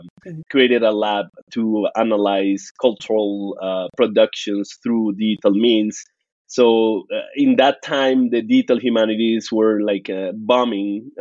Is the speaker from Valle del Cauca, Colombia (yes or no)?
no; Bogota, Bogotá Capital District, Colombia; English is a second language; So, I'm originally from Bogota, but being from Bogota and being Black is a particular experience, because usually people in Colombia and in the mountains where Bogota is located, they think that Black people don't exist here